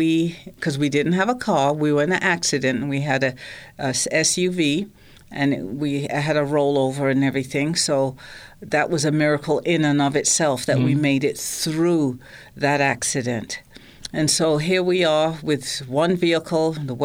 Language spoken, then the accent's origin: English; Derby, East Midlands, United Kingdom; Derby, England.